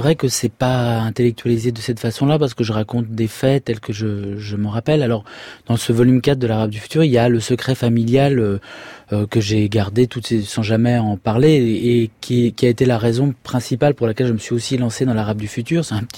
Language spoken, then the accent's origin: French; Syria; Alors, est-ce que c'est parce que j'ai grandi en Syrie où il y avait beaucoup de contraintes?